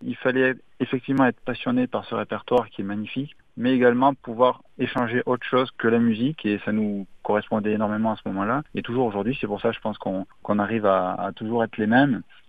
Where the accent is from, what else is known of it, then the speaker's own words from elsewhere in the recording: Toulouse, Occitanie, France; Je suis né à Toulouse, vraiment, voilà. J'habitais à Saint-Orens, mais je suis né en face, à l'hôpital Lagrave, en face de l'auditorium Saint-Pierre-des-Cuisines.